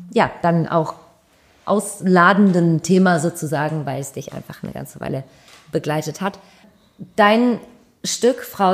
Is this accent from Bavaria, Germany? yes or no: no; Düsseldorf, North Rhine-Westphalia, Germany; ich bin ja in Kaiserswerth zur Schule gegangen, da ist Duisburg gar nicht weit.